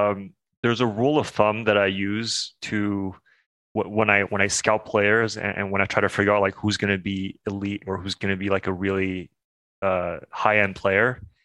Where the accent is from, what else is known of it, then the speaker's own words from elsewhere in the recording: Montreal, Quebec, Canada; you know, I'm from Montreal